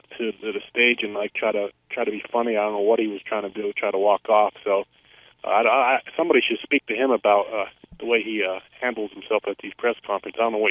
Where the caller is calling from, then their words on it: Harrisburg, Pennsylvania, United States; I'm calling here from Harrisburg